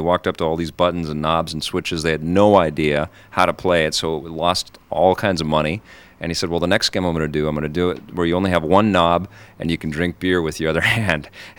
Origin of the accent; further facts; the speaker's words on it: Vancouver, British Columbia, Canada; But I grew up in Kits, and what I sort of got here in Kits